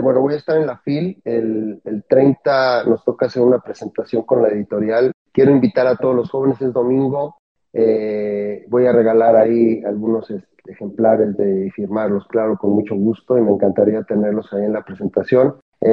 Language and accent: Spanish; Mexico; como mexicanos debemos sentirnos muy orgullosos de que exista.